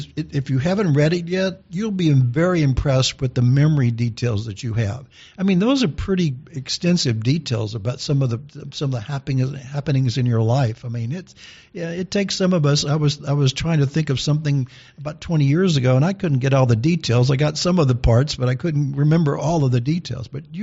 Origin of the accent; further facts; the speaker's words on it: Shreveport, Louisiana, United States; Yes, I am from Shreveport, but Tina, my wife, is the better bridge player.